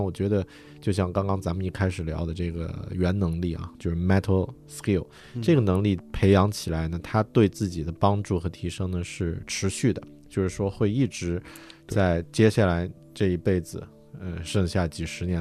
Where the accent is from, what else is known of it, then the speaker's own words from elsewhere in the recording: Kunming, Yunnan, China; 咱们作为一个2-3线城市啊，我经常说我是来自于昆明啊，云南，那么是8线城市，天天挖沟这样的一个地方。